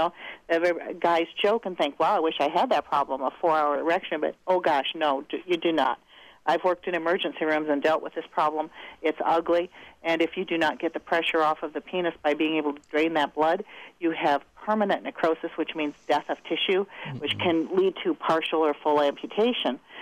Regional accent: Midwest, United States; Well, you know, I'm from the Midwest, so I'm really cheap.

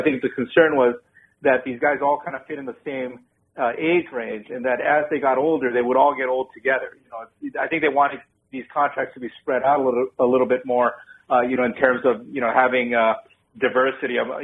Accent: Los Angeles, California, United States; You know, I grew up in Los Angeles, so this is actually, like, a huge, huge thrill for me.

